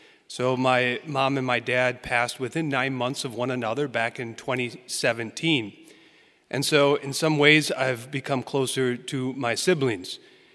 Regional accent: Door County, Wisconsin, United States; As many of you know, I'm from Door County.

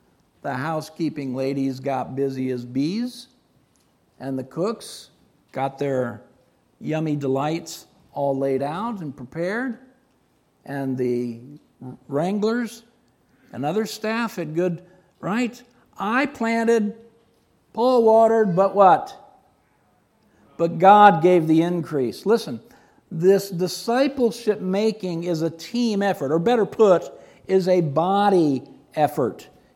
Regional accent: the South, United States; I was raised in the South, and when I got saved, the big thing going was the church softball league

